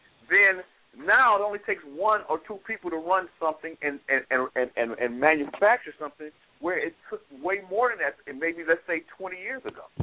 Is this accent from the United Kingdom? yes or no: no; Chicago, Illinois, United States; now in Texas, United States; I'm in Texas now, but I was born and raised in Chicago, and I remember being under the Daley administration